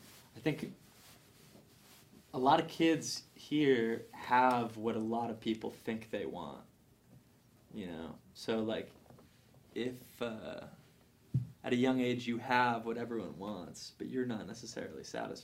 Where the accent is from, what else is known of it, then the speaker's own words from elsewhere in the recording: Los Angeles, California, United States; I think growing up in Los Angeles and Beverly Hills can do like two things simultaneously